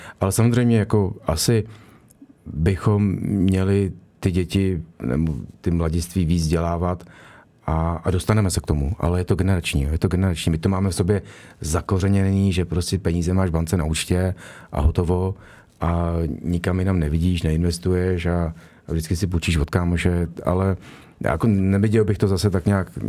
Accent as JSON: {"language": "Czech", "region": "Prague", "country": "Czechia", "said": "že by jim vadilo, že jsme z Prahy a nejsme z Frankfurtu"}